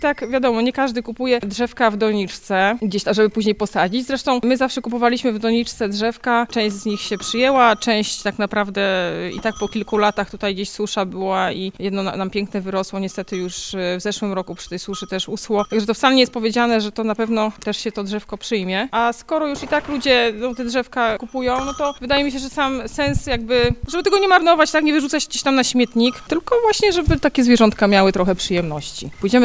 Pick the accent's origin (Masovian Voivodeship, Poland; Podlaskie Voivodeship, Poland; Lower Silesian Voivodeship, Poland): Lower Silesian Voivodeship, Poland; Wrocław; also born or lived in Jordan; Pochodzimy z Wrocławia i mieszkaliśmy troszkę za granicą. Ostatnie nasze takie miejsce zamieszkania to była Jordania.